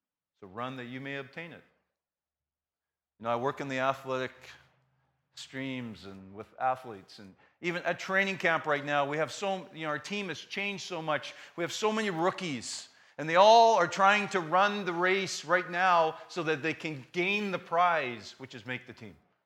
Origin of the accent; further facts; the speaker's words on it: Kelowna, British Columbia, Canada; also born or lived in Morris, Manitoba; We lived in Kelowna. I grew up. I was born in Manitoba, Morris, Manitoba, home of the Stampede, okay? And 6 weeks after I was born, I followed my mom out to BC.